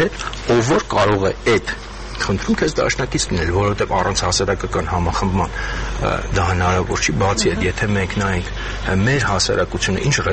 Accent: Yerevan, Armenia; ինձ որպես երևանցի դա ռեալ հուզող խնդիր է։

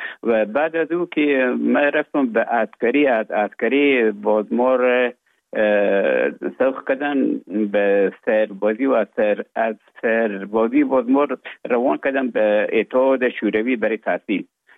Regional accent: Herat, Afghanistan; moved away as an adult; also born or lived in Russia; now in Finland; تحصیلات خود ولایت هرات تا صنف 12 به اتمام رساندم.

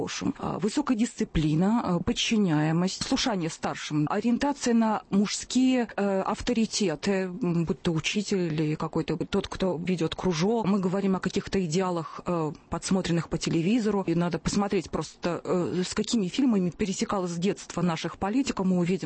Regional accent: Ukraine; Я сама из Украины

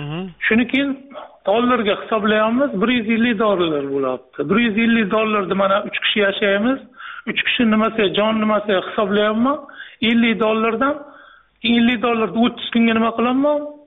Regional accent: Qarshi, Qashqadaryo Region, Uzbekistan; o'zim Qarshi shahrida tug'ilib Qarshag'ira o'ski katta bo'lganman.

